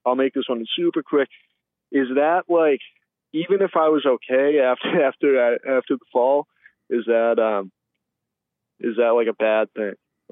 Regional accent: Boston, Massachusetts, United States; and I'm an Irishman from Boston.

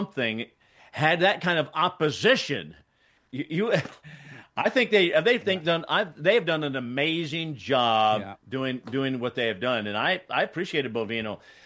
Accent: Arizona, United States; when Arizona, my home state, said, we're not going to make Martin Luther King Day a holiday in Arizona.

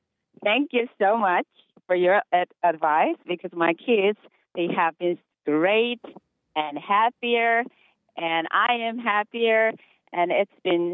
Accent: South Korea; now in United States; And I'm originally from South Korea

